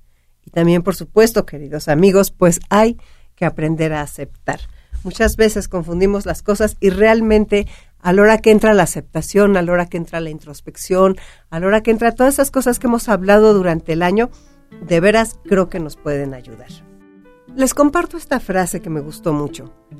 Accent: Mexico; Y nuestro México, esa música, ¿de dónde podemos tomar fuerzas como mexicanos?

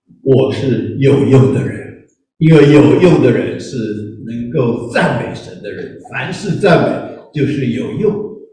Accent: Taiwan; 我们台湾人呢，年纪大了，我们都说，哎呀，老了，没有用了

